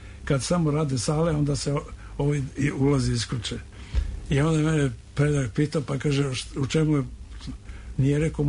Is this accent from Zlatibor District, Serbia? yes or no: no; Belgrade, Serbia; Ja sam odrastao u Šafarikovoj ulici, u zgradi koja je dvotrakt